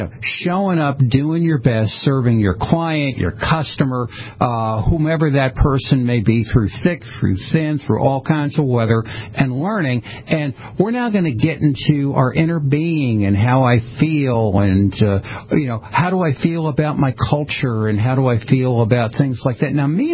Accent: Stamford, Connecticut, United States; what the you know, the old Italian guys and the Irish guys would call my hometown of Stamford, Connecticut

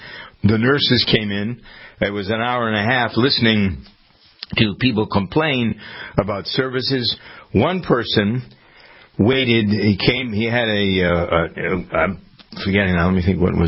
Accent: Framingham, Massachusetts, United States; my hometown of Framingham

